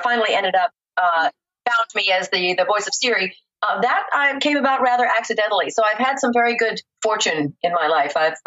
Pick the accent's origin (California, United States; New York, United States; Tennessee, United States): New York, United States; also born or lived in Burlington, Vermont / Massachusetts / Rhode Island; From there, I lived all over New England, Massachusetts, Rhode Island, and then finally ended up in upstate New York, where I went to junior high and high school.